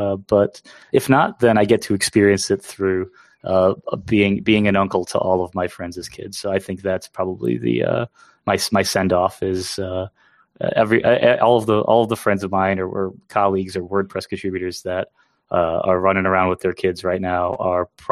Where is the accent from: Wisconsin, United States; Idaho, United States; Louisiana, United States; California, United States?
Wisconsin, United States; And, you know, I'm from Wisconsin, so cheese curds in general are hard to avoid.